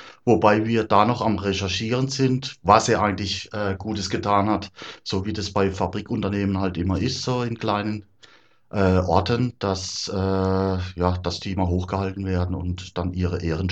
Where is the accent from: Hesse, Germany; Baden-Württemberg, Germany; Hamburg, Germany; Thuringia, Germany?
Baden-Württemberg, Germany; Köndringen; auch aus Köndringen.